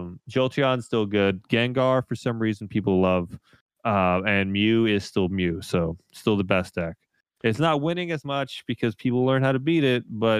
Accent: Orlando, Florida, United States; I'm from Orlando. That's where I'm from. I was looking forward to going home.

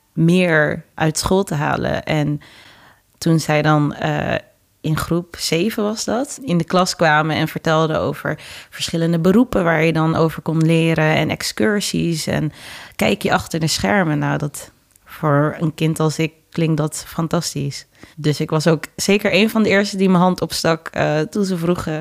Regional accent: Amsterdam, North Holland, Netherlands; ik ben in Amsterdam-Oost geboren, 1996. En ben na 2 jaar naar Noord verhuisd met mijn ouders. En daar heb ik gewoond totdat ik 16 was ongeveer. En nu woon ik in Amsterdam-Nieuw-West.

